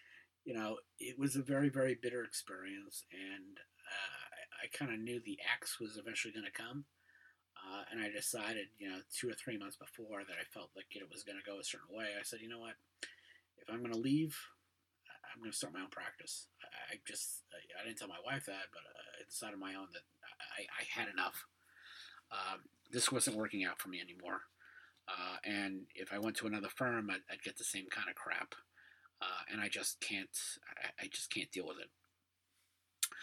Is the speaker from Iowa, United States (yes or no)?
no; Brooklyn, New York, United States; Listen, I'm a kid from Brooklyn.